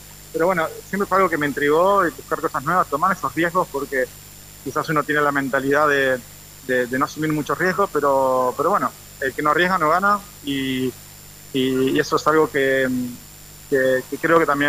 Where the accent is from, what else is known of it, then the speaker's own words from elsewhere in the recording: Gualeguaychú, Entre Ríos, Argentina; moved away as an adult; also born or lived in Buenos Aires; Nací en Gualeguaychú y bueno, estuve ahí hasta que estuve en mi primaria, secundaria, todo en el proyecto Villa Malvina. Y después, bueno, allá por el 2000 me fui a estudiar a Buenos Aires